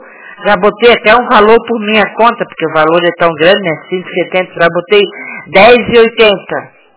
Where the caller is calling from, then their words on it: Santa Catarina, Brazil; Santa Catarina.